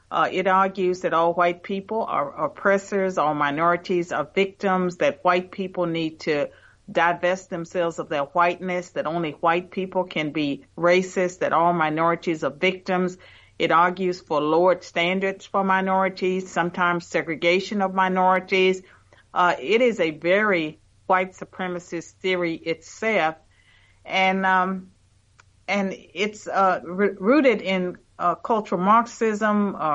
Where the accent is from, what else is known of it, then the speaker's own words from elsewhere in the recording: United States; And so, you know, being born in America was great, but I know that God is all powerful.